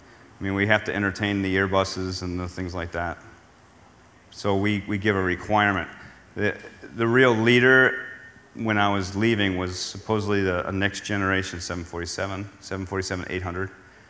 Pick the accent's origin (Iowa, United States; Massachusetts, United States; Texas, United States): Massachusetts, United States; Boston; I don't know. I grew up in Boston. Hay was how you got someone's attention, you know?